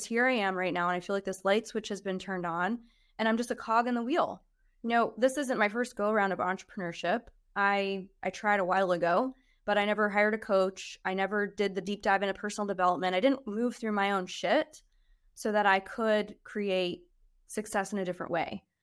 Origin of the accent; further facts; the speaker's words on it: New Jersey, United States; now in Georgia, United States; No, I'm from Jersey. Have I been here long enough that I have an accent?